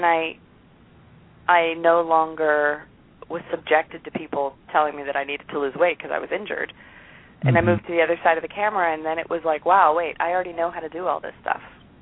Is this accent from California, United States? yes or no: yes; California, United States; Well, I grew up in California, and I have been an entrepreneur my whole life.